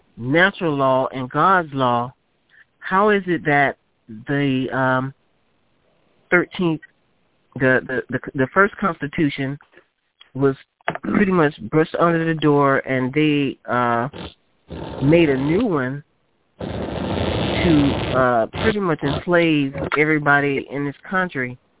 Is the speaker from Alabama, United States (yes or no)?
no; Florida, United States; I'm from Florida. I am a new member.